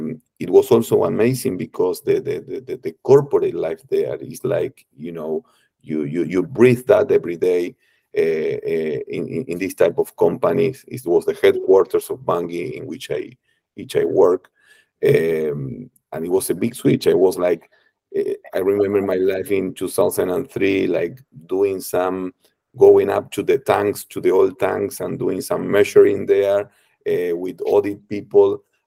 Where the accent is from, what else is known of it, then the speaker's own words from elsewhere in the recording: Rosario, Santa Fe, Argentina; born there; English is a second language; also born or lived in New York; I was born in Argentina, in Rosario, where is the very close to the grain exports corridors here in Argentina. And then in 2011, I moved to New York, and I lived there for 10 years.